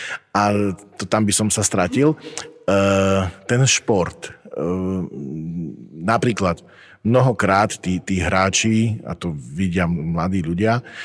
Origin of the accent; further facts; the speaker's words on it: Michalovce, Košice Region, Slovakia; ja som mal veľmi živý kontakt so Salesiánmi v Michalovciach, odkiaľ pochádzam.